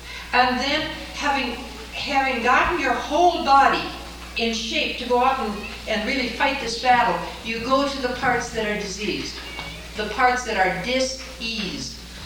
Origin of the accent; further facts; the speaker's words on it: Minnesota, United States; I come from Minnesota, and my place is always the front lawn.